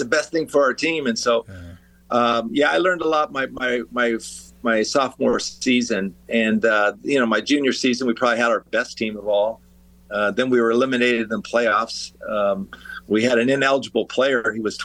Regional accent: Wilmington, California, United States; But yeah, growing up in Wilmington area was great. Was a great place. I mean, family oriented.

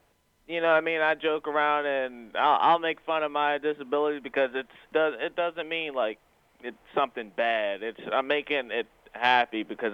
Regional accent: La Plata, Maryland, United States; born there; I was born in La Plata, Maryland, and I was born without any legs.

